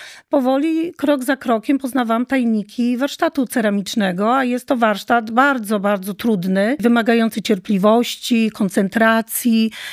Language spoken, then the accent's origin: Polish; Słupsk, Pomeranian Voivodeship, Poland; also born or lived in Ustka; Ja pochodzę ze Słupska, całe życie w Ustce nad morzem, więc mnie morze bardziej pociąga niż góry.